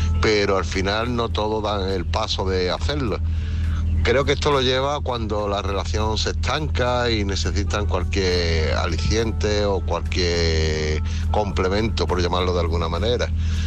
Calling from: Málaga, Andalusia, Spain; de Málaga

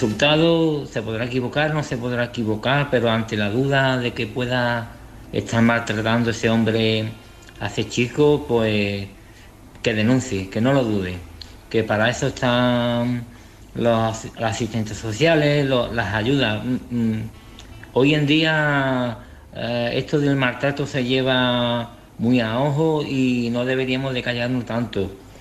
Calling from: Seville, Andalusia, Spain; de Sevilla.

